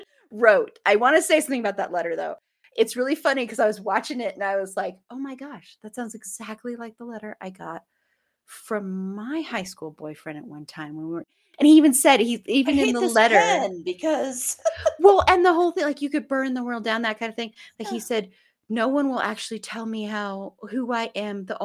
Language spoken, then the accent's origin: English; Colorado, United States; Hey, we are both from Colorado.